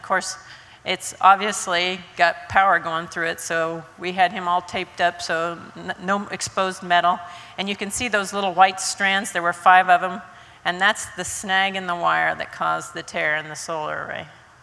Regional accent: Iowa, United States; I came from Iowa, and, you know, with number two wire and pliers, my dad said you could fix almost anything.

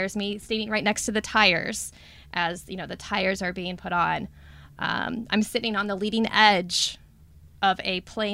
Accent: Cincinnati, Ohio, United States; because we grew up in Cincinnati

